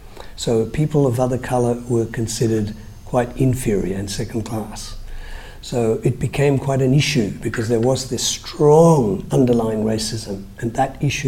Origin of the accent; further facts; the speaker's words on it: Sri Lanka; now in Australia; I myself am an immigrant to this country. I came here from Sri Lanka, arrived in the 60s, and Australia was a very, very different place in the 60s.